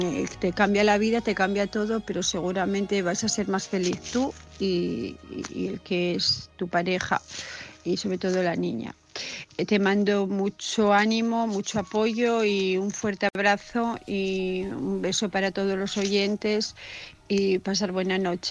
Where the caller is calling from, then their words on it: Asturias, Spain; de Asturias